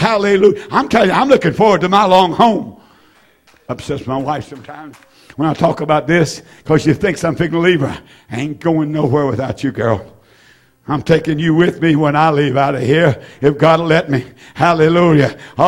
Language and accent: English; Roxboro, North Carolina, United States; home, Roxborough, North Carolina. Beautiful little town there in the tobacco country. And I love to say I'm from Roxborough.